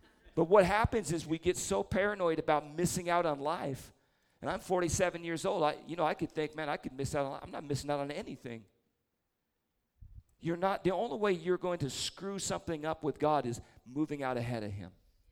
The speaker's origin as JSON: {"language": "English", "region": "Idaho", "country": "United States", "tie": "born or raised there", "said": "I grew up in Idaho in a family church, extreme Pentecostals."}